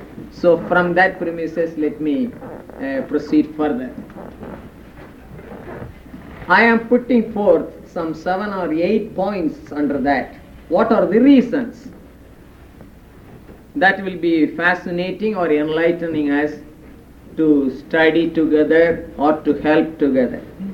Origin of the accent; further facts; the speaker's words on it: India; So as an Indian, I can feel that how and what starvation means to an Indian.